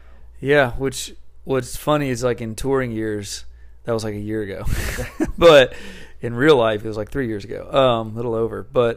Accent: Tennessee, United States; I've been in band since I grew up outside Nashville. So I played music my whole life.

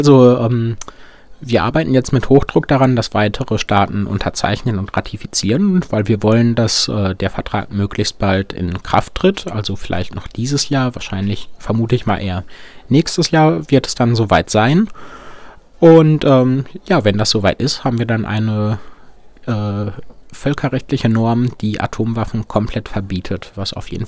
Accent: Belgium; now in Netherlands; Ich komme aus Belgien, studiere aber momentan in den Niederlanden.

